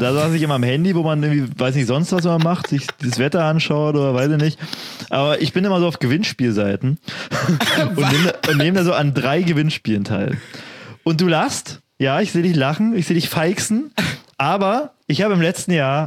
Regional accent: Cottbus, Brandenburg, Germany; now in Hamburg, Germany; Meine Heimat in Cottbus?

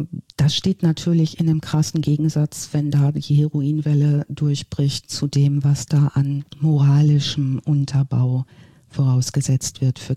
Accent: North Rhine-Westphalia, Germany; ich komme ursprünglich aus dem Ostwestfälischen

